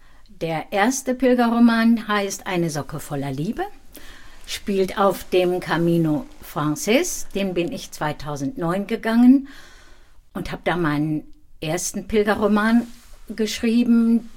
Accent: Dinslaken, North Rhine-Westphalia, Germany; born there; in Dinslaken, da wo ich geboren bin.

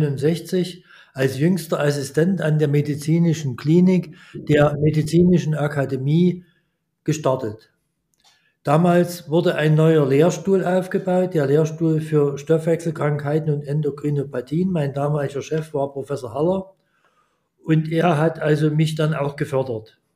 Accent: Görlitz, Saxony, Germany; born there; also born or lived in Sebnitz / Dresden; Ja, ich bin geboren in Görlitz. Das lag daran, dass mein Vater war Lehrer, die Schule war ausgelagert, weil Dresden bombardiert wurde. Meine Mutter stammte aus Görlitz, deswegen bin ich dort geboren

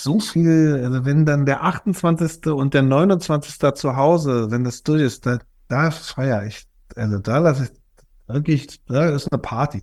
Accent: Berlin, Germany; ich bin ja in Berlin Mitte geboren. Also ich habe das alles erlebt da mit der Mauer und so.

